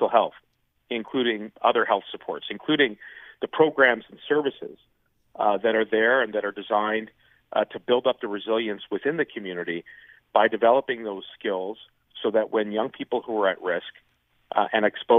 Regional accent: Toronto, Ontario, Canada; my hometown in Toronto.

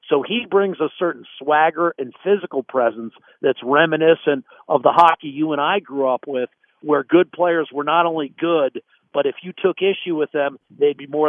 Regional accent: Pittsburgh, Pennsylvania, United States; I feel like as an American who was born on the East Coast, I can say this with some degree of confidence. And all due respect to the Igloo, which I grew up in, you know, as a fan of the Penguins.

